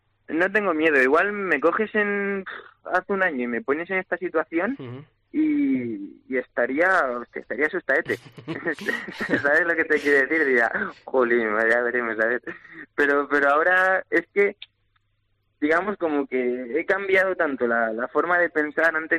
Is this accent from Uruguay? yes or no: no; Valencia, Valencian Community, Spain; que tengo con Valencia, pues hasta ahora es idílica, primero por ser mi plaza, por encontrarme en mi tierra y sobre todo ante mi gente